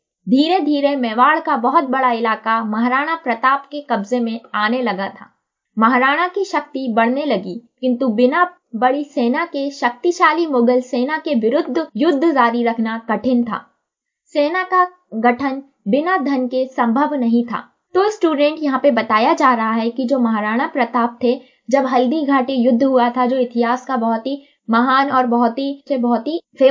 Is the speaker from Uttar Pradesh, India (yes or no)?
no; Madhya Pradesh, India; मैं मध्य प्रदेश से हूँ।